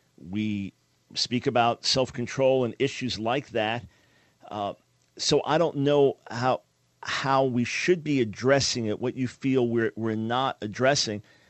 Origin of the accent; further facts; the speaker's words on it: New York City, New York, United States; also born or lived in Maryland; now in Pensacola, United States; Now, look, I'm from New York, and Nancy and I, after living the first 30-something years of our lives in New York area, then so New York City, Long Island, then moved to Maryland